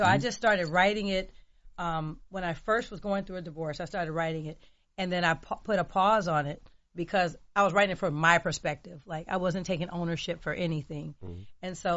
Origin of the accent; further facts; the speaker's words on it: California, United States; I'm from California. I had not.